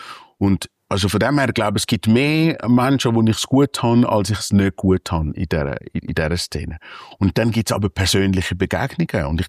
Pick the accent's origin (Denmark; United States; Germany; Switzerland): Switzerland; Es ist an einem Ort, wo ich selber in der Nähe aufgewachsen bin. Ich bin am Zürichsee aufgewachsen.